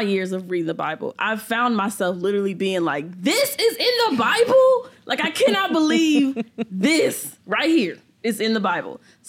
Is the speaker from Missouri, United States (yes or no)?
yes; St. Louis, Missouri, United States; now in Tacoma, United States; I'm originally from St. Louis. So, Midwest girl. Definitely outcast down here in the South. But it was okay. My country swing kind of, like, fit in. But yeah, from St. Louis. We live in Tacoma, Washington, which is not Washington, D.C.